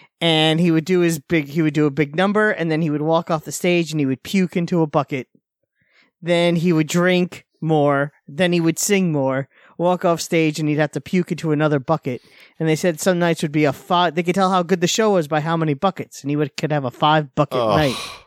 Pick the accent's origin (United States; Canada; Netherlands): Canada; that could be because I'm Canadian, eh?